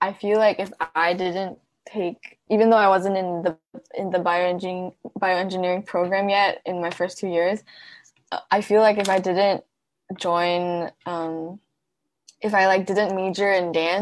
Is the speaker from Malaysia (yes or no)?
yes; Malaysia; English is a second language; now in Seattle, United States; because I'm Malaysian, and there isn't a lot of Malaysians here in Seattle.